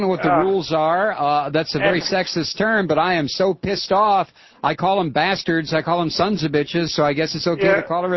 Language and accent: English; Ohio, United States; I mean, that's my home state. I was born there. I sucked in the air there. This is where I went to school.